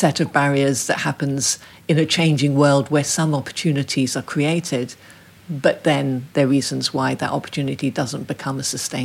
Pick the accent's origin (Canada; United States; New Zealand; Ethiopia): Ethiopia; It's a really interesting country. And of course, I mean, I don't have a comparator. That's where I grew up.